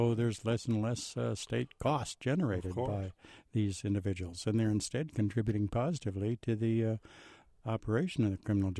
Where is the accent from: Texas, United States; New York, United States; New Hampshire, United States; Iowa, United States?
Iowa, United States; Clinton; Well, my home was in Clinton, Iowa, on the Mississippi